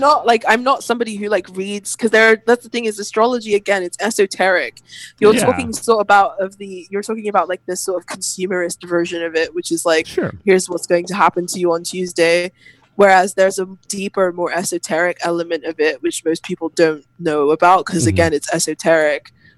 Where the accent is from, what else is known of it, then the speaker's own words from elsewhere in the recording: Nigeria; I'm from Nigeria. I'm half Nigerian